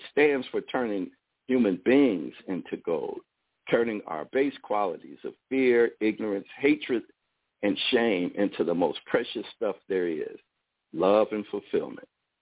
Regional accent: India; When I was growing up in India, I knew that all this was true.

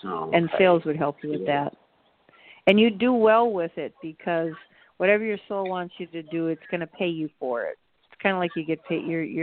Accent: Milwaukee, Wisconsin, United States; now in Maui, United States; I grew up in Milwaukee. I've been here for 22 years. I'm really used to this now.

